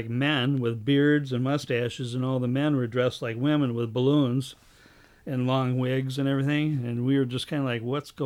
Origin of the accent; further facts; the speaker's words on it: Minneapolis, Minnesota, United States; And I was born in South Minneapolis, but I lived from kindergarten on up in North Minneapolis.